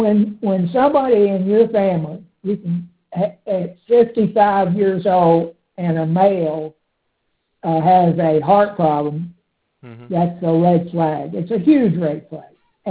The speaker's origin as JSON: {"language": "English", "region": "Tennessee", "country": "United States", "tie": "born or raised there", "said": "And I grew up Baptist in Tennessee."}